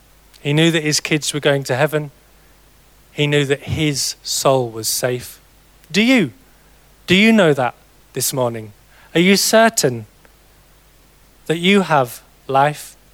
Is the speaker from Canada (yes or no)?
no; South East England, United Kingdom; we're from Kent, you might be able to tell.